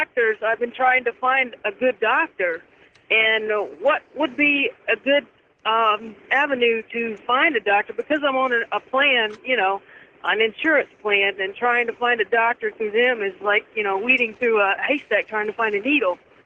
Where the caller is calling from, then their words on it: Pompano Beach, Florida, United States; I'm in Pompano Beach.